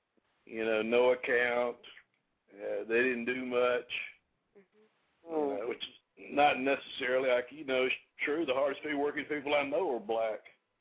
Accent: Mississippi, United States; I'm from Mississippi.

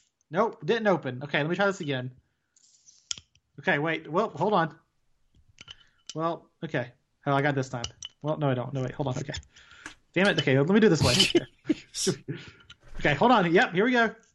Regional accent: North Carolina, United States; Did you know Braun Strowman is from my home state of North Carolina?

